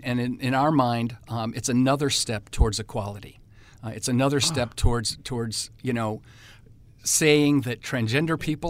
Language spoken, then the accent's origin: English; New York, United States; And, you know, I'm very proud of being a New Yorker. I love Long Island.